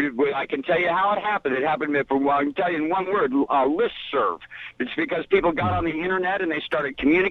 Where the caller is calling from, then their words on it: Mendocino, California, United States; Hi, yes, I'm also from Mendocino